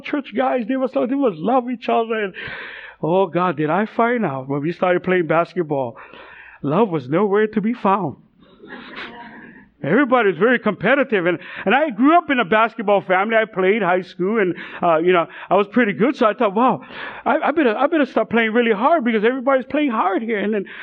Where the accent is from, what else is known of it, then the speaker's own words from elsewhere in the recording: Kalihi, Hawaii, United States; I grew up in Kalihi, and I grew up in a very rough neighborhood, living in the housing projects